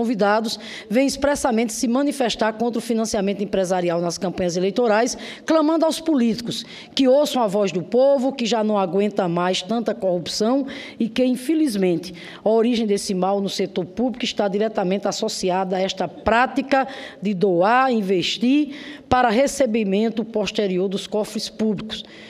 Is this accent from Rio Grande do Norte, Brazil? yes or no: yes; Rio Grande do Norte, Brazil; lá do meu estado, Rio Grande do Norte